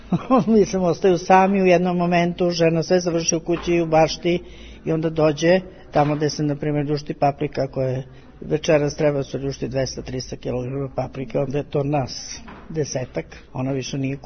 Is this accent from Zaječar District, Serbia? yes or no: yes; Boljevac, Zaječar District, Serbia; dolazim iz Boljaca ispod Rtnja.